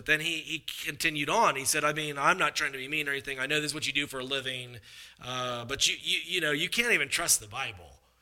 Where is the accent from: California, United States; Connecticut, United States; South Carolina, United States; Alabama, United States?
South Carolina, United States; Simpsonville; also born or lived in Malden; And I grew up in Simpsonville and Malden, right there in Greenville.